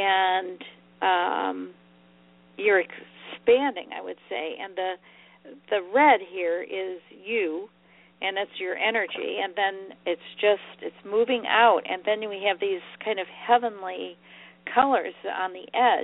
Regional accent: Ohio, United States; Well, I grew up in Ohio.

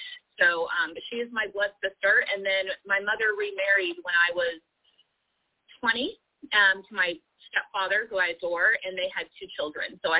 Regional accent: California, United States; now in Georgia, United States; I'm from Southern California, so I ended up moving to Georgia from California.

